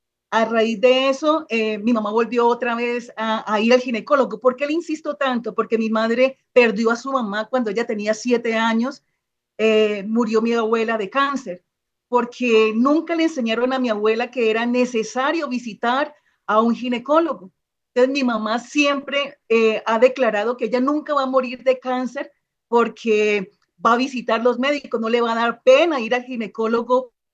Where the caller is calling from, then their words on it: Cali, Valle del Cauca, Colombia; Muy buenas noches desde Cali, Colombia.